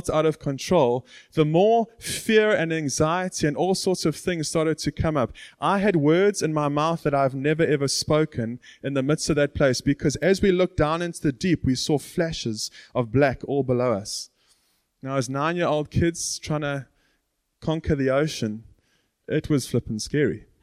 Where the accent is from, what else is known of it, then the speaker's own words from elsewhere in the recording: Hout Bay, Western Cape, South Africa; I grew up in Hout Bay, which is in Cape Town.